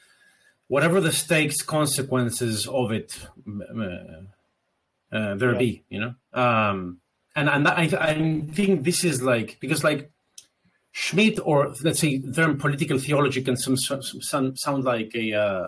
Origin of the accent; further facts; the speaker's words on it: Argentina; I'm from Argentina, and Argentina is in a perpetual state of emergency